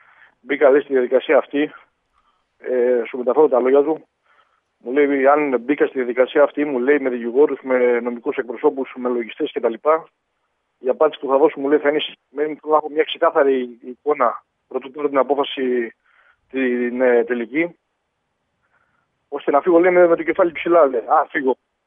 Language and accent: Greek; Patras, Western Greece, Greece; από τη μία είμαι από την Πάτρα, κατοικώς στην Πάτρα, ζω στην Πάτρα